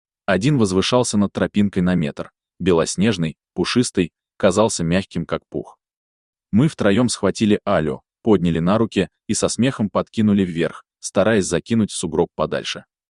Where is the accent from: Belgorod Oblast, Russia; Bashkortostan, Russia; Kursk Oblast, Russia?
Bashkortostan, Russia; Ufa; Я родился и вырос в Уфе, Башкирия, моя родина.